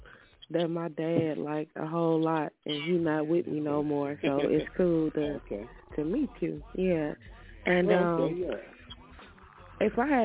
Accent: Houston, Texas, United States; And I'm from Houston.

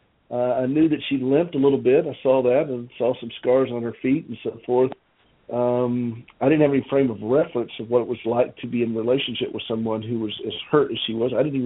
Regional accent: South Carolina, United States; Well, I grew up in South Carolina.

